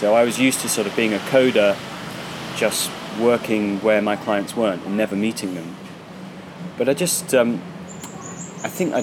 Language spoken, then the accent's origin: English; United Kingdom; I'm being British, having this sort of self-depreciating thing.